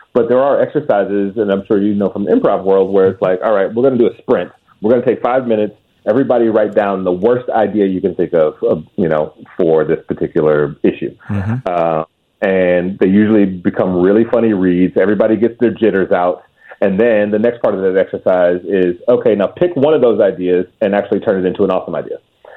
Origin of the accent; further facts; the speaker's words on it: Detroit, Michigan, United States; I grew up in Detroit, and it's one of my sort of favorite, you know, kind of almost rock bottom stories.